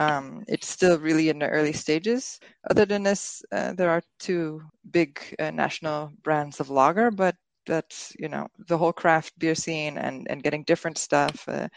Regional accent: Ontario, Canada; also born or lived in Vancouver; now in Portugal; Yeah, I'm from Canada. I grew up in Ontario, and then I lived for a number of years in Vancouver.

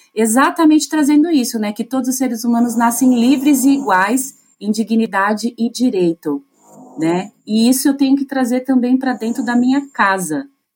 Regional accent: São Paulo, Brazil; eu sou de São Paulo, capital

